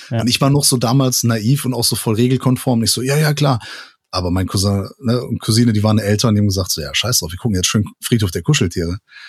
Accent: Portugal; für mich auch als Portugiese in Sommerferien immer in Portugal gewesen.

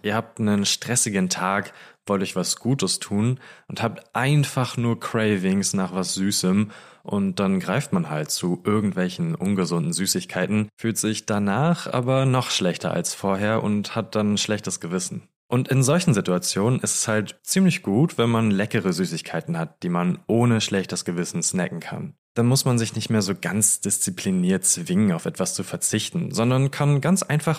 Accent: Falkensee, Brandenburg, Germany; wir sind in Falkensee, wo ich herkomme

